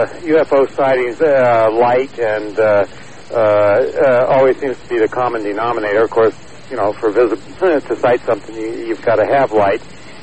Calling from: Las Vegas, Nevada, United States; I'm right here in Las Vegas.

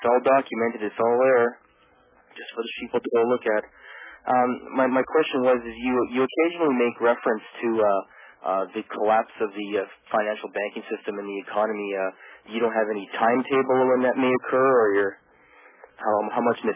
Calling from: Canada; I'm calling from Canada

